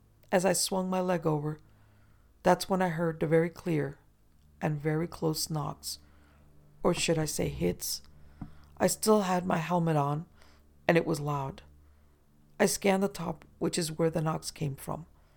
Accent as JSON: {"language": "English", "town": "Dallas", "region": "Texas", "country": "United States", "said": "Did I mention I'm from Dallas, and it's flat and not that far above sea level?"}